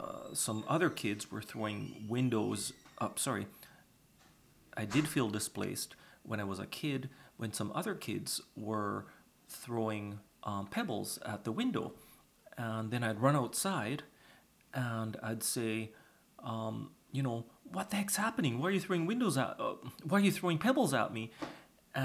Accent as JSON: {"language": "English", "country": "Jamaica", "tie": "born or raised there", "said": "you know, I wasn't black, but I identified with a lot of the black students because I grew up in Jamaica."}